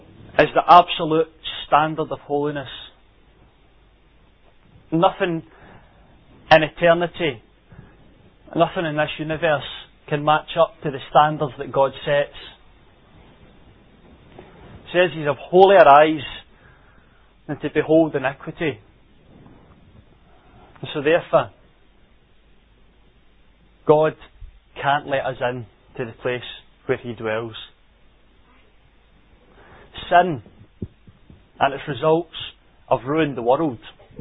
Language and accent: English; New Cumnock, Scotland, United Kingdom; I'm white. I'm 18. I'm male. I'm from New Cumnock. I'm a member at New Cumnock Gospel Hall.